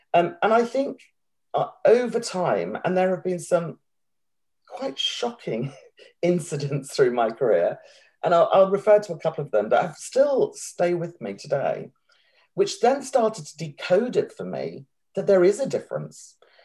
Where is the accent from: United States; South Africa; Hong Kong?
Hong Kong; So in some ways I was, you know, a minority because I grew up in Hong Kong.